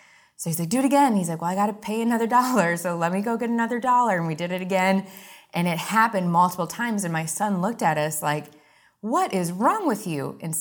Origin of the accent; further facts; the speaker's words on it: Wisconsin, United States; now in Fort Myers, United States; I was born and raised in Wisconsin, and I now live in Fort Myers, Florida.